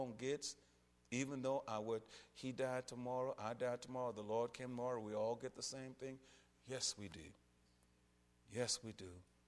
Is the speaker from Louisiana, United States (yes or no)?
yes; Louisiana, United States; Yeah, I grew up in that in Louisiana. Was right there on the back row of the church.